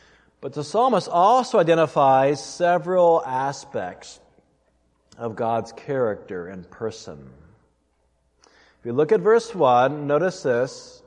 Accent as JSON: {"language": "English", "region": "Colorado", "country": "United States", "tie": "born or raised there", "also_born_or_lived": "Montana", "said": "I grew up in Colorado and also in Montana."}